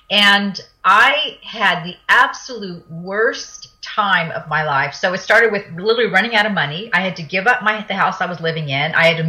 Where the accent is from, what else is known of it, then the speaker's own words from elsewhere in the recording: France; So I grew up in France. I was born in France. So I speak French, and that's kind of a clue to this story.